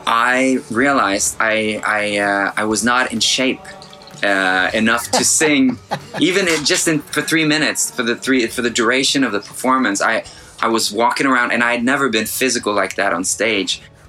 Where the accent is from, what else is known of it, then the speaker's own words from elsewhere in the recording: Norway; English is a second language; moved away as an adult; now in Los Angeles, United States; I just turned 38. I reside in Los Angeles. I've lived in America for 15 years, and the last 6 months I have returned to my home country, Norway.